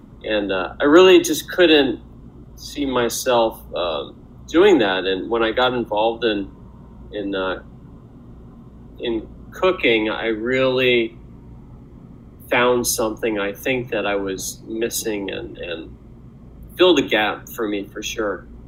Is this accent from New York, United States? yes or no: no; Louisville, Kentucky, United States; also born or lived in Milwaukee; My mom and dad are both from India. My brother was born there as well. And I was born in Milwaukee and then raised in, raised in Louisville, Kentucky.